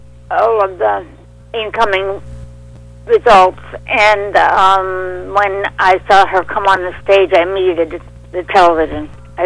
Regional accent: Richmond, Virginia, United States; I grew up in Richmond, Virginia. Great, best time of the century to grow up. You know, during the 50s and 60s, and went to Catholic school, you know, practically raised by nuns

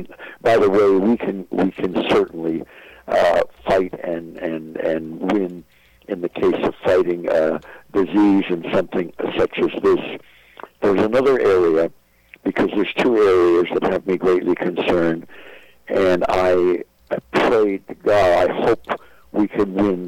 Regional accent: United States; I'm speaking as an American citizen who grew up and have studied history.

